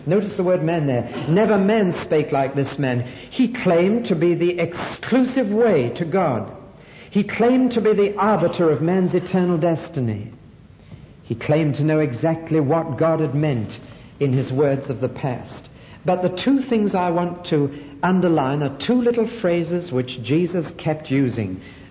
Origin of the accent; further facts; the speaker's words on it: Newcastle upon Tyne, North East England, United Kingdom; born there; I say I was born in Newcastle-on-Tyne. February 1930, if you want to do a little mathematics.